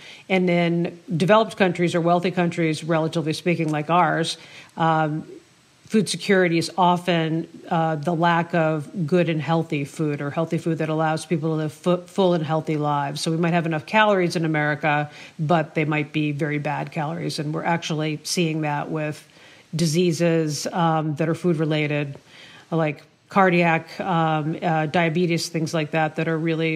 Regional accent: New England, United States; born there; I was born in New England and coming back here.

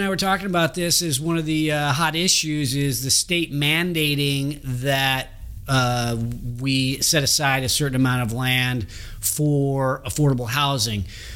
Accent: Roseville, California, United States; now in Loomis, United States; I live in Loomis today, and there's pride in Loomis. Growing up in Roseville, there was pride of living in Roseville.

